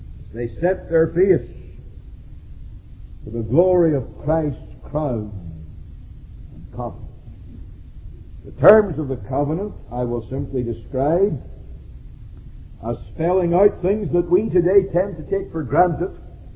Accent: Northern Ireland, United Kingdom; And I am very glad as an Ulsterman to say of Irish history.

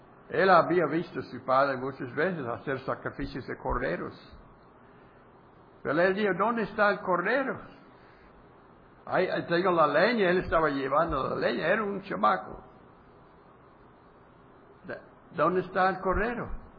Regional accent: Texas, United States; now in Mexico; Yo tengo que ser sujeto a la ley de México, aunque soy de los Estados Unidos. Bueno, he vivido.

